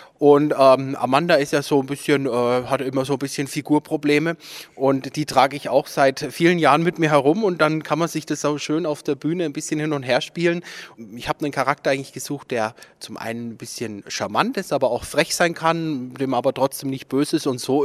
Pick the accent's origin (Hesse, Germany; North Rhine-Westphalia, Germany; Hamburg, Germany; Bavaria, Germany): Bavaria, Germany; Würzburg; auf der Landesgartenschau in Würzburg, meine Heimat, da wo ich herkomme.